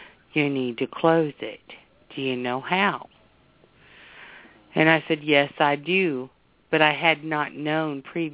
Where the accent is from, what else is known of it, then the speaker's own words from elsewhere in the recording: Ireland; I'm Irish, and I see dead people